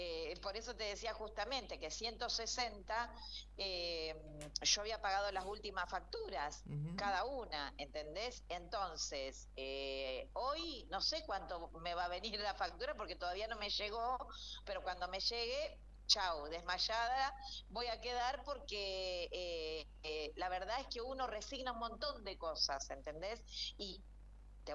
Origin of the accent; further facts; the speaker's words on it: Argentina; no entiendo por qué no podemos vivir dignamente, ¿no? Como argentinos.